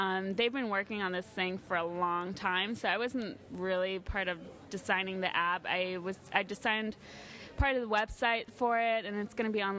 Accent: Copenhagen, Capital Region of Denmark, Denmark; English is a second language; now in Los Angeles, United States; I'm originally from Copenhagen, and I moved to the States about 5.5 years ago, and right now I'm living in Los Angeles, California.

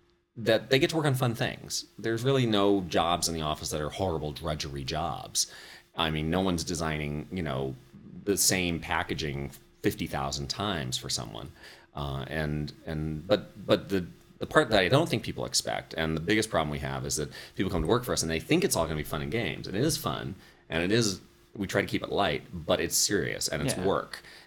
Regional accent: Reno, Nevada, United States; I am indeed from Reno, Nevada.

